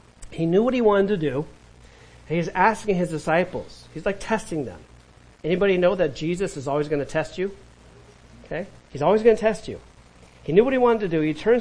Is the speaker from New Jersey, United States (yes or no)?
no; California, United States; I was from California. It doesn't snow near the beach in California, not Southern California.